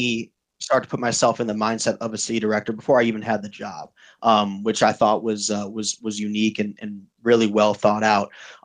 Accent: Chicago, Illinois, United States; So I am lifelong Chicagoan, lived in and around the city all my life.

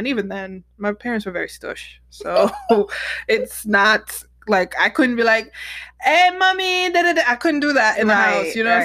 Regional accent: New York, United States; I find that it's both like as a New Yorker and as a Caribbean person.

